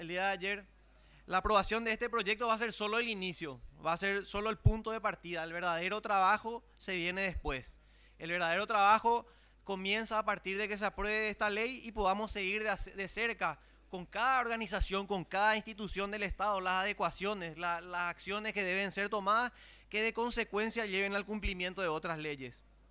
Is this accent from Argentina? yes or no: no; Paraguay; Y que como paraguayos seamos un país que no excluya ni un solo paraguayo